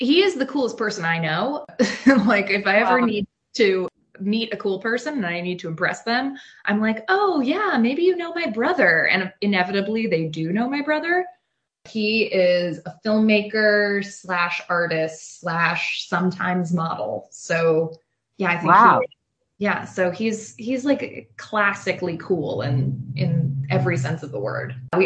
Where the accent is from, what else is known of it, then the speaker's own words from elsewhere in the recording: New York City, New York, United States; I grew up in New York City. So in New York City, everyone's parents are weird. I grew up in like Soho and Harlem